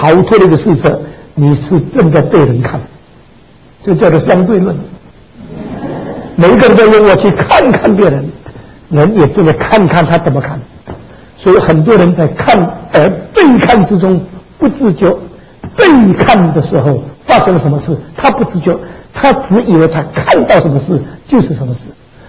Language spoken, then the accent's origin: Chinese; United Kingdom; Chinese is a second language; 我们英国人呢有一句话